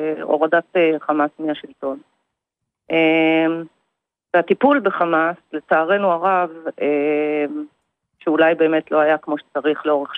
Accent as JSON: {"language": "Hebrew", "town": "Kfar Saba", "region": "Central District", "country": "Israel", "said": "אנחנו מכפר סבא"}